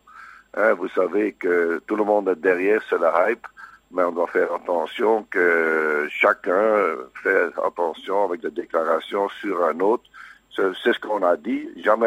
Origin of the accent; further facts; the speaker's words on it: Belgium; On n'est pas fou, hein. On est belge, hein.